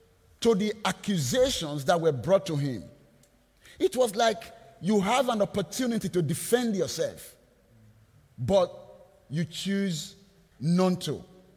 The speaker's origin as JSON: {"language": "English", "country": "Nigeria", "said": "Of course, I am from Nigeria. I read the history of the British colonization of our country."}